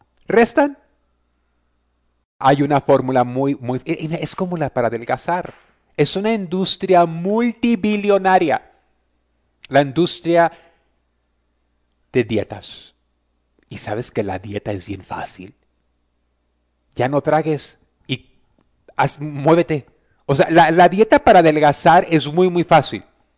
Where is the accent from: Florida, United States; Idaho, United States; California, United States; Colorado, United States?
California, United States; San Pedro; born there; porque nací en San Pedro, California, aquí toda la gente está amargada.